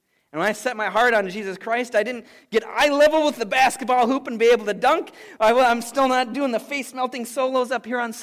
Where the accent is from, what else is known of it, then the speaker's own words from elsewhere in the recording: Blaine, Minnesota, United States; also born or lived in St. Francis, United States; I grew up in Blaine, but I moved to St. Francis before eighth grade, and I was in a new school